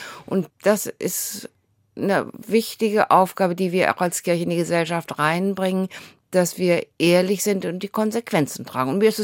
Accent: Bad Segeberg, Schleswig-Holstein, Germany; born there; now in Husum, Germany; Also ich bin in Bad Segeberg geboren, wohne jetzt in Husum.

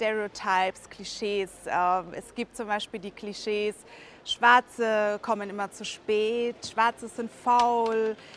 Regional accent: Germany; ich bin ja auch hier in Deutschland groß geworden, habe die gleichen Kinderbücher gelesen wie du.

